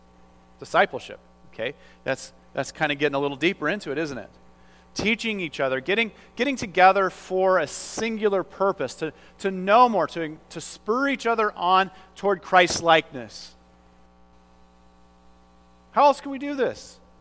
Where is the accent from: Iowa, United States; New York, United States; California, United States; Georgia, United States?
Iowa, United States; Because I'm from Iowa. I'm from the country. Farmers, very independent most of the time.